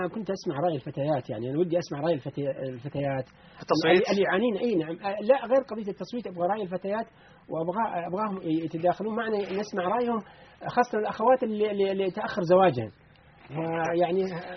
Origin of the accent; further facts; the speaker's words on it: Jeddah, Makkah Province, Saudi Arabia; هذه القضية عندنا في جدة